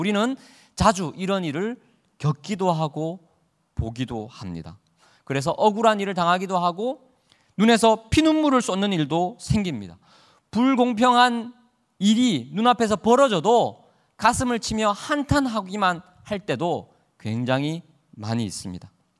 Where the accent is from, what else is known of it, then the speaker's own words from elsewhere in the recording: Daegu, South Korea; 제 고향이 의성이랑 가까운 대구였기 때문에